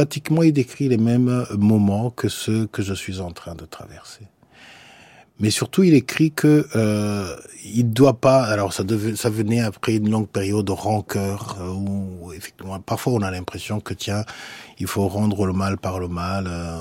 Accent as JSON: {"language": "French", "country": "Rwanda", "moved": "yes"}